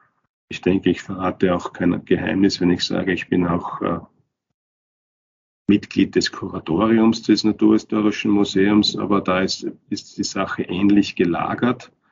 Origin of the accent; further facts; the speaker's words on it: Turnau, Styria, Austria; also born or lived in Kapfenberg; ich bin in Kapfenberg geboren, bin aber in Turnau aufgewachsen und ich bin auch jetzt vor ein paar Wochen nach Turnau zurückgezogen an meinen Heimatort. Komme also aus der Obersteiermark, komme aus den Bergen